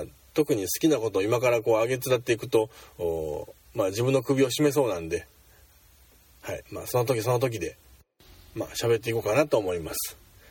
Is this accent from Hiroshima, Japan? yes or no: no; Hyogo, Japan; born there; 自己紹介などをちょっとさせていただくと、兵庫県生まれの39歳です。はい。大阪で勤務しておりまして